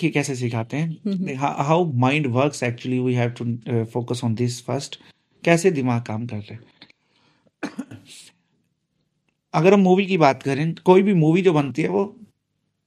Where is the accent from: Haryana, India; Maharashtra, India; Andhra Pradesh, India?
Haryana, India; Sirsa; मैं छोटे शहर से बिलोंग करता हूँ, सिरसा से